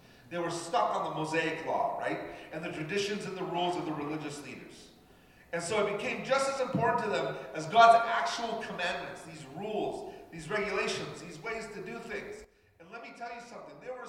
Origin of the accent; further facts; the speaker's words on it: Canada; English is a second language; also born or lived in Argentina; so I was born in Argentina. I came to Canada when I was about 10 months. And so I didn't learn English until I was about 7. We learned French, because my mom spoke French, and she put us in French school, and then we learned English.